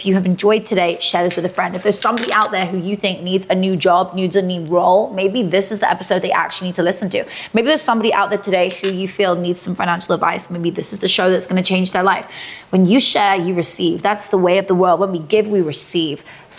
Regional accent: United Kingdom; I'm British, we say village for like some of us.

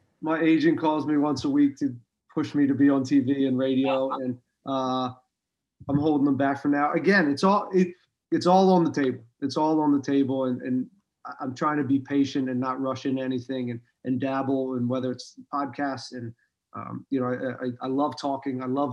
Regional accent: Pennsylvania, United States; I am from Pennsylvania.

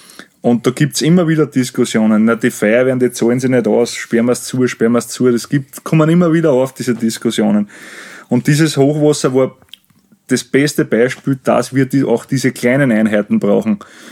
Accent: Lower Austria, Austria; jetzt ich als Niederösterreicher gesprochen

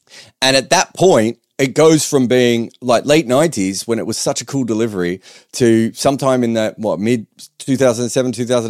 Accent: Australia; in that period as an Australian fan, I was like, is this it?

